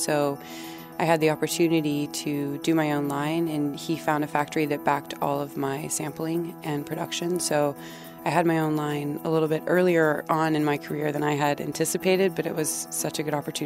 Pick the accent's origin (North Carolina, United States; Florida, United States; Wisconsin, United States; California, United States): Florida, United States; Amelia Island; I grew up on Amelia Island, which is in the northeast coast of Florida